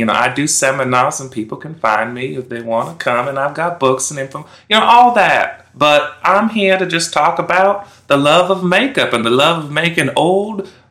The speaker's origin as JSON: {"language": "English", "town": "Summit", "region": "Washington", "country": "United States", "tie": "born or raised there", "said": "I'm from Summit, Washington."}